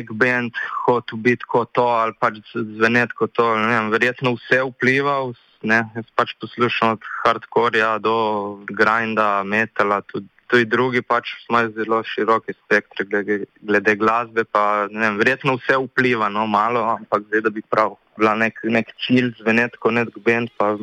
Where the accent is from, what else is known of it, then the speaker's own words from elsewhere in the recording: Istria, Slovenia; jaz sem tle iz Istre in dejansko mi oni pošiljajo komade